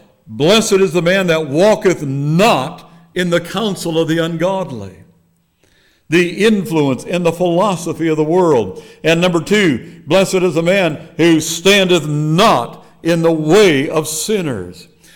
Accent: Minnesota, United States; also born or lived in Wisconsin; we're an Indian country in our area there in northern Minnesota and northwestern Wisconsin

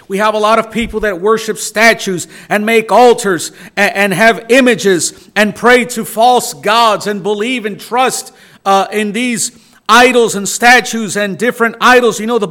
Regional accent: Chicago, Illinois, United States; Growing up in Chicagoland area, in inner city, Hispanic neighborhood, you know, there's a lot of young people in gangs and street gangs and addictions

